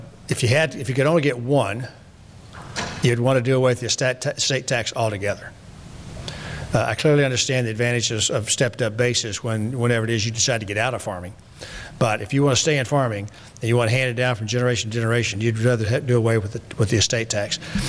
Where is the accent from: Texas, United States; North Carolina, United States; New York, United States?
Texas, United States; Just, I know the Midwestern guys are anxious because I'm from Texas and Sonny's from Georgia and peanuts and cotton and all those kind of good things.